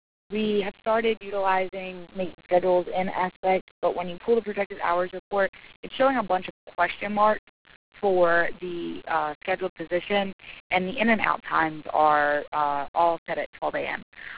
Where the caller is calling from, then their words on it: Roanoke, Virginia, United States; I'm calling from Buffalo Wild Wings Tanglewood location in Roanoke, Virginia.